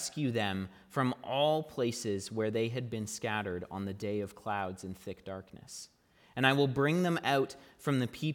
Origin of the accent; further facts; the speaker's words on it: Ontario, Canada; I'm clearly not from Ottawa. I'm from Northern Ontario.